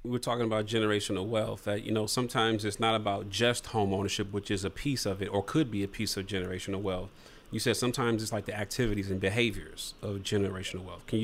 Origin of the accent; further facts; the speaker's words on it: Toledo, Ohio, United States; And so I'd gotten into some economic development in my hometown, Toledo, Ohio